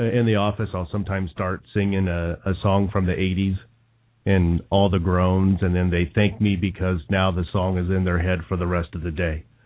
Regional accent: Indiana, United States; Maybe that was growing up in Indiana, those things kind of happen.

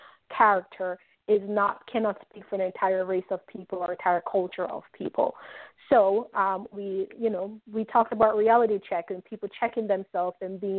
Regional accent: Jamaica; for all of you who can't tell by now by my accent, I'm Jamaican

